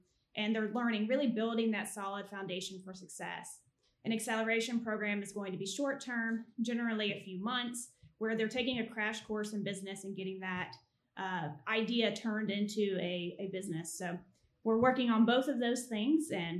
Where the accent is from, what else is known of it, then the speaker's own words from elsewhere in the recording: Ashland, Virginia, United States; Yeah, so I'm from Ashland, Virginia, which is a very small railroad town. It's got a college there that many know about. Randolph-Macon is the college there. And we lived on a small farm with my grandmother.